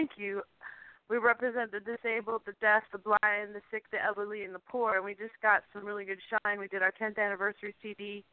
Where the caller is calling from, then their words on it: Massachusetts, United States; I'm calling from Western Massachusetts.